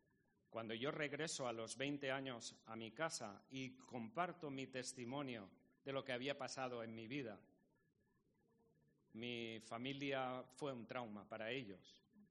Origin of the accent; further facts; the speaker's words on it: Valencian Community, Spain; la Ruta del Bacalao. Es una zona llena de discotecas. La primera discoteca que se construyó fue la de mi pueblo. Yo tenía 16 años, trabajaba en un supermercado de mis padres.